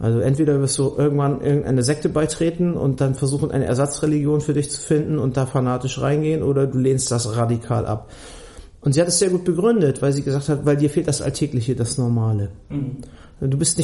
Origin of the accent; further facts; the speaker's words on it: Munich, Bavaria, Germany; Und dann sind wir ja nach Bayern gezogen. Also ich bin ja in München groß geworden